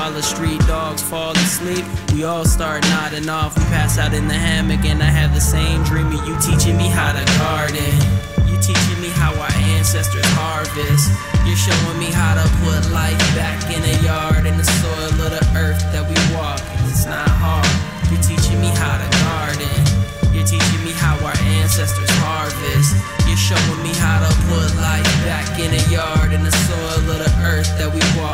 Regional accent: Minnesota, United States; I came from Minnesota, a mini Yabakota. And Spirit Lake is the reservation that I'm enrolled in.

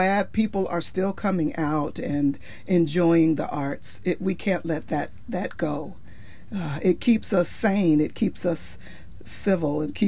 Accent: Midwest, United States; now in Portland, United States; And I came from the Midwest and he came from the Northwest, and we met here in Portland.

